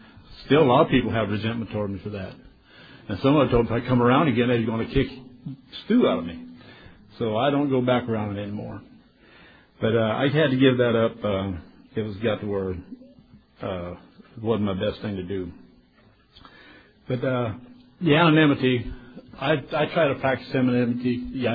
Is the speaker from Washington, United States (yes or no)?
no; Midland City, Alabama, United States; I say I come from a small town in Alabama, a little town called Midland City, Alabama.